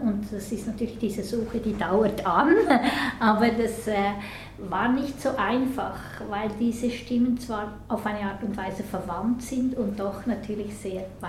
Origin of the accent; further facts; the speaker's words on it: Appenzell, Switzerland; ich bin Appenzellerin, ich bin mit dieser Musik aufgewachsen.